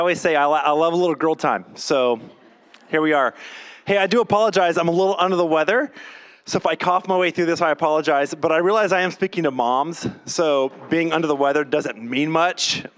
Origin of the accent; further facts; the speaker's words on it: Baywood, Louisiana, United States; Now, I grew up in Louisiana, way out in a little town called Baywood.